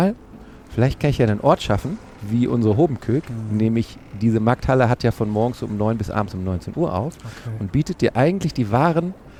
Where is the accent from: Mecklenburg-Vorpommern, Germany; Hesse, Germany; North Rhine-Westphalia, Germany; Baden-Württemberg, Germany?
North Rhine-Westphalia, Germany; born there; now in Hamburg, Germany; Gebürtig komme ich aus Ostwestfalen.